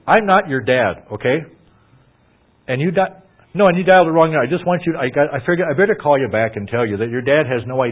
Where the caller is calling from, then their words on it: Ohio, United States; And I'm calling from Ohio, so I don't have near enough time to get a hold of your dad to go pick you up, okay?